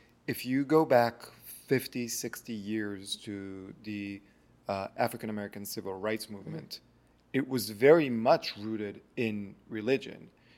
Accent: Israel; me being born and raised in Israel, like, I have very different experiences.

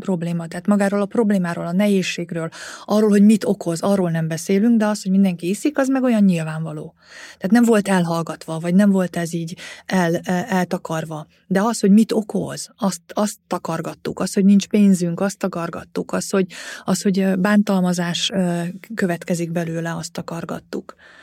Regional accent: Heves, Hungary; Én Heves megyében nőttem föl

